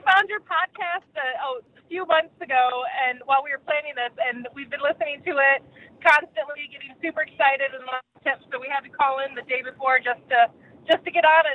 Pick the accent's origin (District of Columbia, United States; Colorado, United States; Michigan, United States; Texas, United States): Michigan, United States; We're from Michigan.